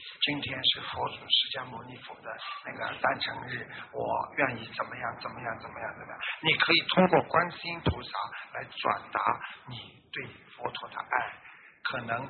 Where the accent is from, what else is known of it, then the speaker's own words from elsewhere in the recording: Fujian, China; 我搞不清楚，我是福建人啊